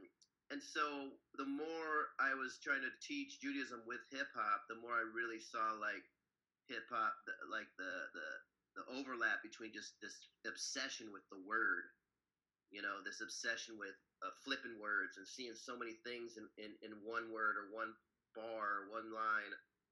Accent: Iowa City, Iowa, United States; now in New York, United States; I grew up in Iowa City. Iowa is one of the very few Jews.

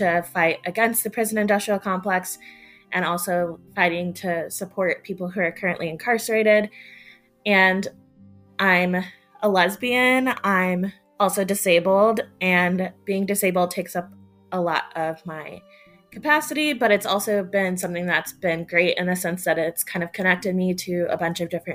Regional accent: Michigan, United States; also born or lived in Georgia; now in Atlanta, United States; I'm 27 and I'm kind of from Michigan, kind of from Georgia, but right now I call Atlanta home.

